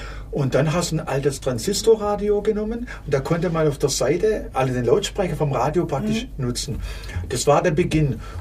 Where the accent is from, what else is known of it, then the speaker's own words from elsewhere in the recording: Plochingen, Baden-Württemberg, Germany; zum Beispiel in meiner Heimat, in Bloching in Esslingen